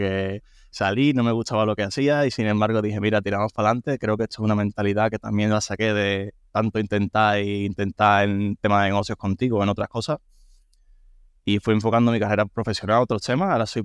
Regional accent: Seville, Andalusia, Spain; Vamos, los dos somos de Sevilla, pero es verdad que ahora mismo estamos cada uno en una parte de España, por así decirlo. … de profesión soy, por así decirlo como tal, ingeniero

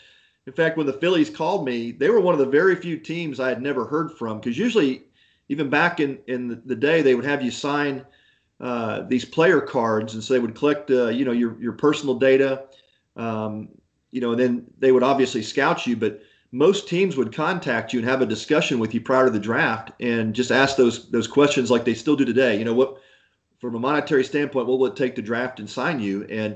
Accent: Houston, Texas, United States; But you know, those were some fun days growing up in Houston."

